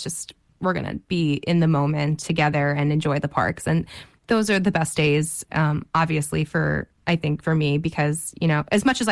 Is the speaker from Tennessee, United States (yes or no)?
no; New York, United States; Listen, I'm a New Yorker. I didn't get my license until I was 21 years old